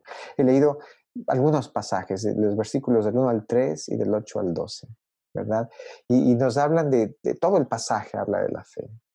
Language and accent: Spanish; Ecuador; He visto pobreza en mi país, en Ecuador.